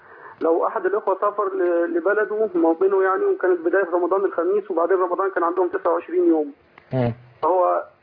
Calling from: England, United Kingdom; بس أنا بكلم حضرتك من إنجلترا

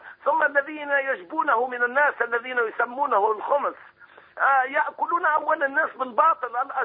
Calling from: Tunisia

